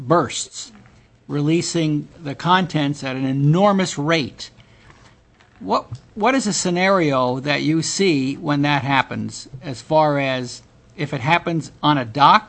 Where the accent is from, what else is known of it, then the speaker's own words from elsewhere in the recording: New York, United States; you read my bio and you knew I was from New York and you probably know I was a fireman.